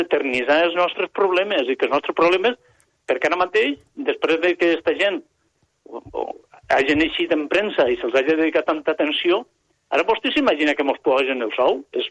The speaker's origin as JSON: {"language": "Catalan", "town": "Morella", "region": "Valencian Community", "country": "Spain", "said": "Mira, jo parlo català, soc català, no és que parla català, és que soc català no parlant. Jo soc morellà."}